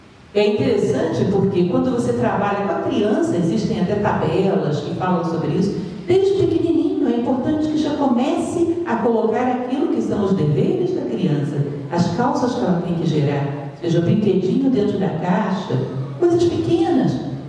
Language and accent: Portuguese; Brasília, Federal District, Brazil; Eu sou de Brasília, vocês sabem.